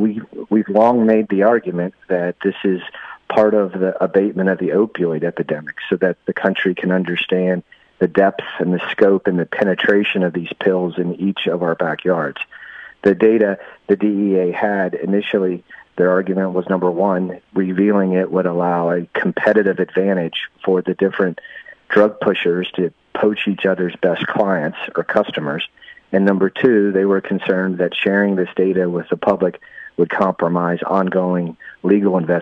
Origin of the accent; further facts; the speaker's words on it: West Virginia, United States; Well, I'm from West Virginia, where we're one of the epicenters of the origins.